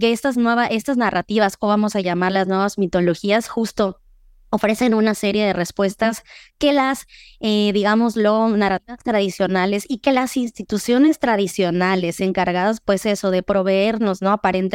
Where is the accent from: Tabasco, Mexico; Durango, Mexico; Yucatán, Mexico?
Yucatán, Mexico; Mérida; yo he encontrado muy común el uso de este término en Mérida, Yucatán, que es de donde soy